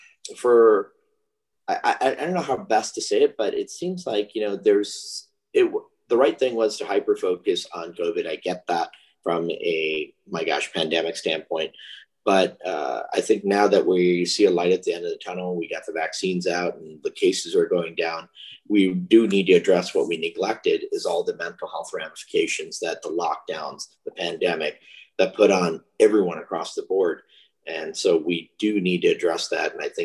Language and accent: English; Michigan, United States; So, well, you know, I grew up in Michigan, Midwest, and went to college out in Arizona.